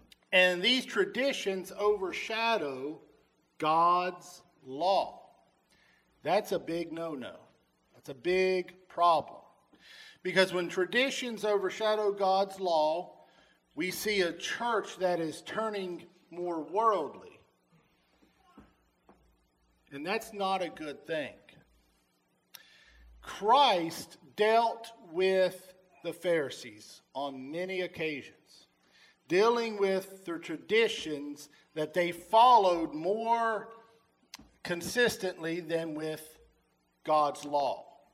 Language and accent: English; West Virginia, United States; My family has had many traditions over the years as I grew up in West Virginia